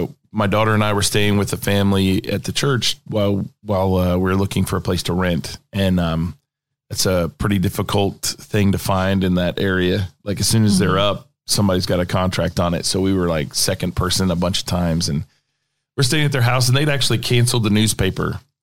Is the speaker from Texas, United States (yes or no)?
no; Virginia, United States; born there; originally, I was born in Virginia and I raised all over the United States with my dad being a minister.